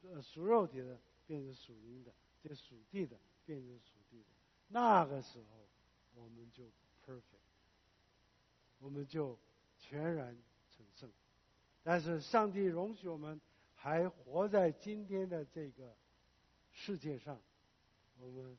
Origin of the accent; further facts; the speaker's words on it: South Korea; Chinese is a second language; 我第一个神学院毕业的，回到韩国，我的老家